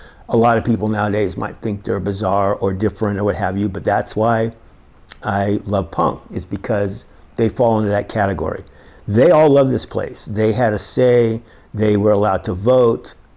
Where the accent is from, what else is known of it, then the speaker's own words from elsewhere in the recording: Berkeley, California, United States; born there; I was born in Berkeley. Yes, I'm one of the people that was actually born in Berkeley